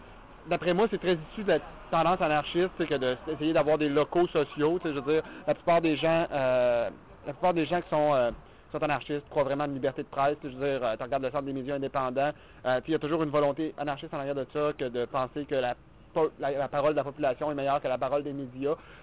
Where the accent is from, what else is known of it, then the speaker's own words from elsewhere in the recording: Quebec City, Quebec, Canada; moi je viens de Québec